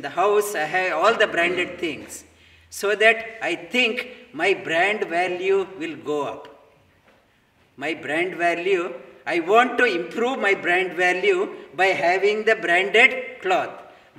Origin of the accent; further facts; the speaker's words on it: India; now in Australia; I have come from all the way from India to here. Now I am trying to imitate that I am an Aussie.